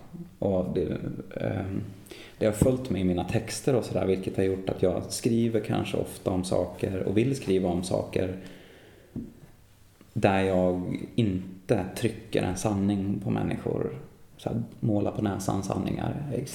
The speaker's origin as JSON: {"language": "Swedish", "town": "Gävle", "region": "Gävleborg County", "country": "Sweden", "tie": "born or raised there", "said": "det manliga idealet som jag växte upp med i Gävle"}